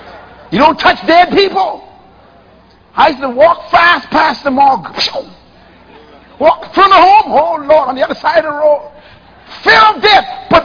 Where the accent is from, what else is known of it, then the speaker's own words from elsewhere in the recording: Nassau, New Providence, Bahamas; When I was growing up in Baintown, when you walk over a grave, you spit on your finger and you keep it in the air until it dry.